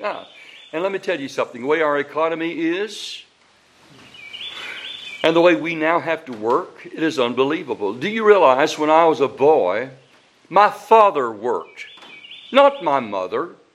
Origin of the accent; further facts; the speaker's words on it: the South, United States; born there; accent: Southern; Because I was born in the South, and I'm planning on keeping my Southern accent, and I'm not ashamed of my Southern accent.